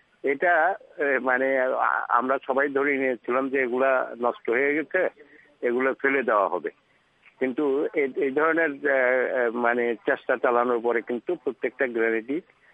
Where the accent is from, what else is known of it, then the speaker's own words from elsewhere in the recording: Patiya, Chittagong Division, Bangladesh; আমি আমার গ্রামের একটা পটিয়ার অত্যন্ত গ্রাম অঞ্চলে আমি চলে গেলাম